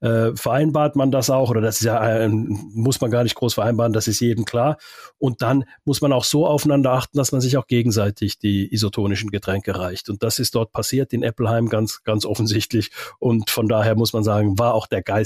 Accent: Finland; nur in Deutschland gibt es kaum noch zugefrorene Seen, aber in meiner Heimat in Finnland gibt es das ja auch noch

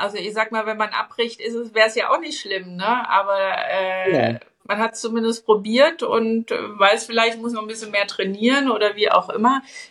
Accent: Bavaria, Germany; also born or lived in Black Forest; Also ich komme aus dem Süden, aus dem Bayerischen Wald und im Schwarzwald

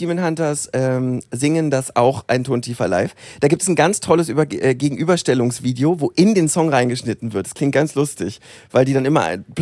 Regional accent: Northern Germany, Germany; Oder wie man bei uns im Norden sagt...

